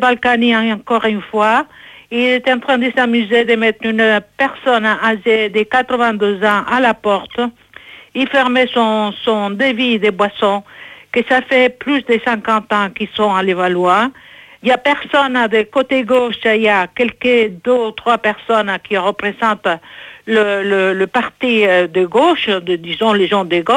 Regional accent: Spain; French is a second language; now in France; car moi je suis espagnole

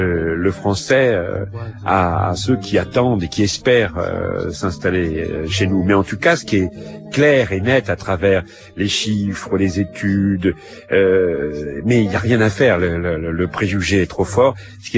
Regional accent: France; chez nous en France.

